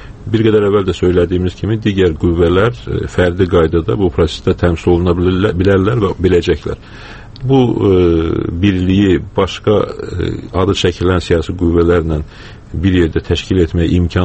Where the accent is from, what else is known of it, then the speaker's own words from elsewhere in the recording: Kvemo Kartli, Georgia; biz Borçalıya yalnız öz doğma diyarımıza gedə bilərik sadəcə